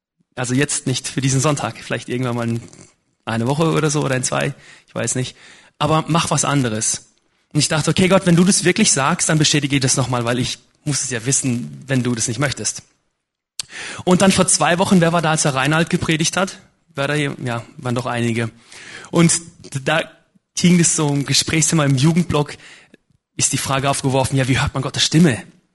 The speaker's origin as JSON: {"language": "German", "country": "Germany", "said": "ich komme aus Bahnbahn aus Deutschland."}